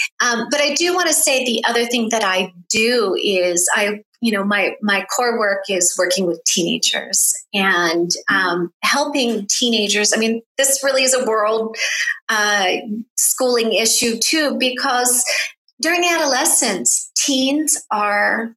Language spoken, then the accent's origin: English; United States; I'm an American. I wasn't raised with this awareness that the world was so big.